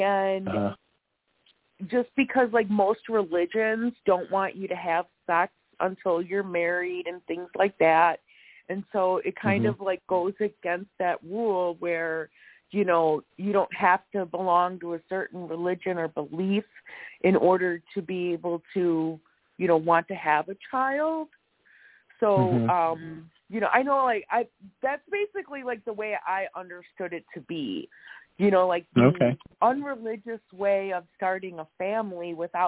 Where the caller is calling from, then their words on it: Wisconsin, United States; I'm in Wisconsin.